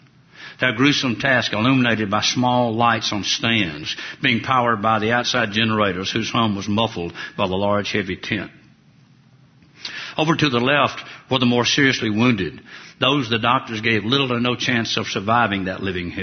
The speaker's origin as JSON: {"language": "English", "region": "Alabama", "country": "United States", "tie": "born or raised there", "said": "I can remember when I was a little boy, growing up in Alabama, and my mama, God rest her soul, would get me up on Sunday morning"}